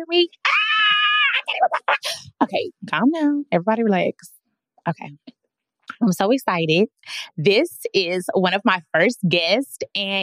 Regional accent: Dallas, Texas, United States; Dallas, Texas, that is my hometown.

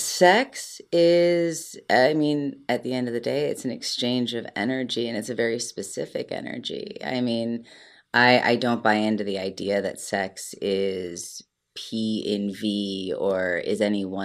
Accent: Cleveland, Ohio, United States; Oh yeah, everybody who follows me, if you do, I'm from Cleveland.

